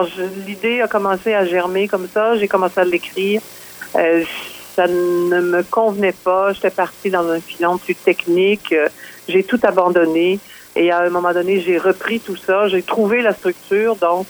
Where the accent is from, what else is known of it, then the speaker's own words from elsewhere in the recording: La Pocatière, Quebec, Canada; je suis originaire de la Pocatière